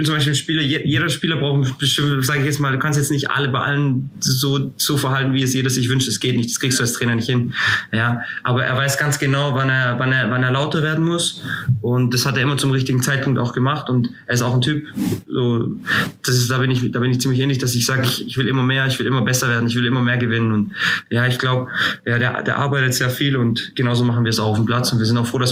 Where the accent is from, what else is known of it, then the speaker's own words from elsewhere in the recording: Greece; und ich bin Grieche